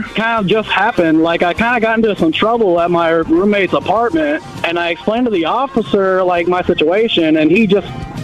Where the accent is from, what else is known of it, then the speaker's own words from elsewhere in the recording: Baytown, Texas, United States; I'm from Baytown, Texas